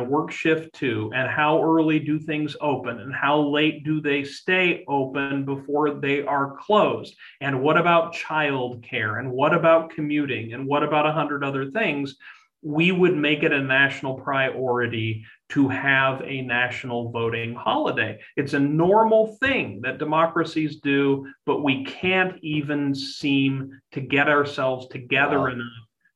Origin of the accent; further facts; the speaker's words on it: Iowa, United States; But I want to point out my home state of Iowa as one of the examples of a state that in the early 1970s decided it would not allow politicians to draw the boundaries of United States House districts.